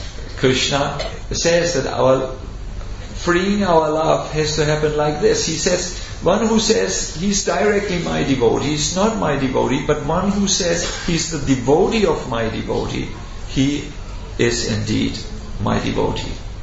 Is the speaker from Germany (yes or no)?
yes; North Germany, Germany; English is a second language; I'm from North Germany, almost it's the land of ice and snow